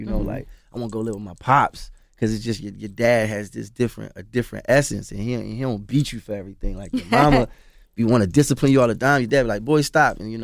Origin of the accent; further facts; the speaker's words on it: Baltimore, Maryland, United States; I'm from Baltimore, he from Charleston. Like, we from places where we've seen extreme turmoil.